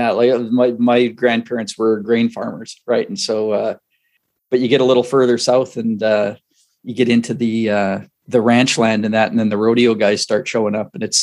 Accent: Regina, Saskatchewan, Canada; So I grew up in Regina, Saskatchewan. So say 4 hours from Minot, North Dakota.

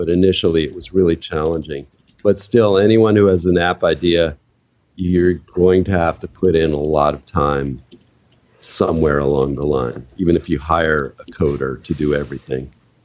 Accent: St. Louis, Missouri, United States; also born or lived in Israel; they happened to be living in Israel when I was born. Then they came back to the U.S. And, yeah, I grew up in St. Louis. I went to public schools there through high school, finished high school there.

